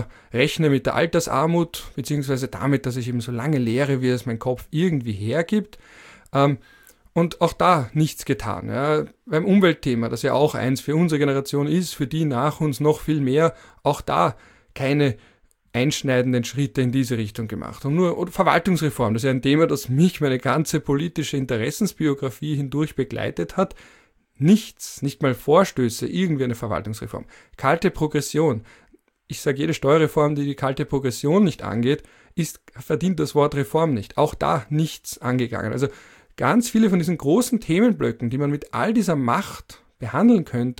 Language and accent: German; Vienna, Austria; ich bin ja genauso wie der Kanzler ein Wiener Mitte 30.